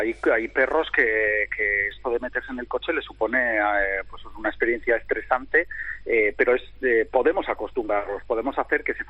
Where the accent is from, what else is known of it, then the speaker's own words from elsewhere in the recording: San Sebastián, Basque Country, Spain; nosotros somos de San Sebastián